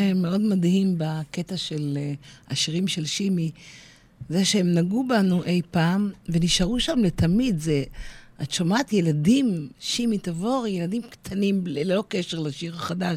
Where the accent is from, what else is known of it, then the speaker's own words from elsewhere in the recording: Nahariya, Northern District, Israel; אני ילידת נעריה, משם עברתי לגור בקיבוץ תל יוסף בגיל מאוחר יותר.